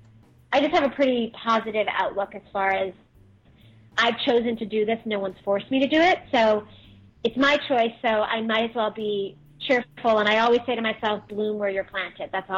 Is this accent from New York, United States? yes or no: yes; New York, United States; now in Los Angeles, United States; I mean, I'm from New York. But I said, well, I've been in New York. I've done New York. What about LA? And so I said, well, I'm going to come out to LA and see what happens.